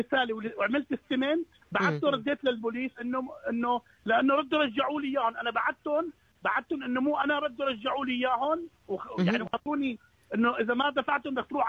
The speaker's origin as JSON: {"language": "Arabic", "country": "Syria", "said": "انا جاي من سوريا وجاي ما بعرف شيء يعني."}